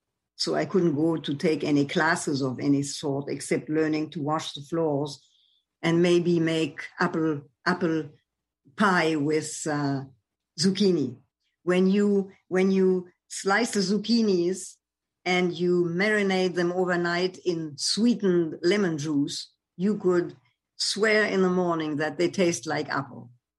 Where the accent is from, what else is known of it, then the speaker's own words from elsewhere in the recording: France; accent: German; English is a second language; also born or lived in Germany; up in France, which was a very anti-Semitic country and still is. And having a slight German accent in my French, so people were asking me if I were from Alsace or from Belgium or from somewhere else than Paris.